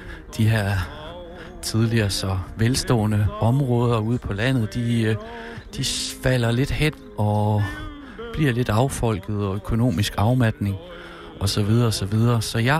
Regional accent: Jutland, Denmark; og jeg er fra Jylland, men jeg bor der ikke længere. Ligesom så mange andre er jeg også flyttet fra land mod by.

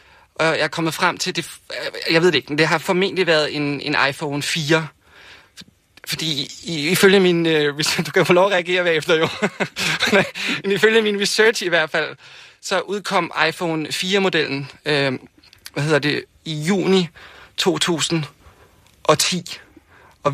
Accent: Frederiksberg, Capital Region of Denmark, Denmark; also born or lived in Brønshøj; Og jeg er 28 år, og jeg kommer fra Frederiksberg og Brøndshøj, og opvokset i sådan noget middelklassemiljø med, med en mor, der arbejder i boligselskaber, og en far, der er folkeskolelærer.

